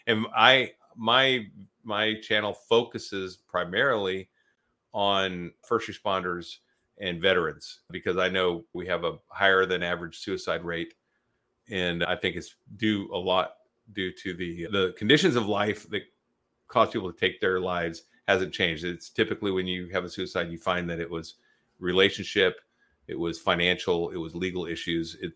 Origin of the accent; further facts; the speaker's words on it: Texas, United States; I'm a Texan and an American, and I carry a sidearm where I go.